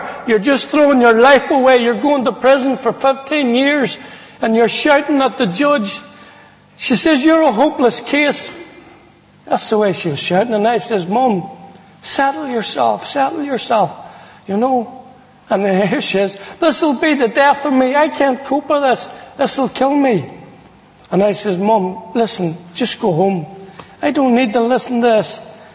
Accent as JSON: {"language": "English", "country": "Ireland", "said": "I think being Irish, you know, it takes you a while to work them things out, you know."}